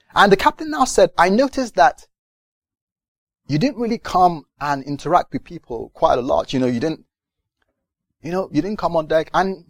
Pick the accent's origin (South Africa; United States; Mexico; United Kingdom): United Kingdom; I'm British, by the way, if I were an American, this is how I'd be walking. But, you know, we Brits, we don't walk like that.